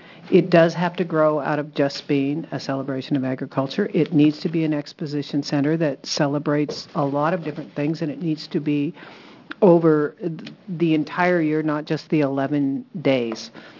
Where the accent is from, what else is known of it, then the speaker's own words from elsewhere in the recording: Salem, Oregon, United States; When I was a child growing up in Salem in extreme poverty